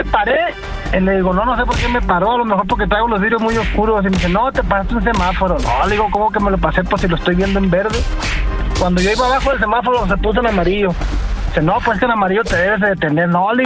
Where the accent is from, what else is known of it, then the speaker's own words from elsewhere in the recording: Guasave, Sinaloa, Mexico; de Guasave, señor.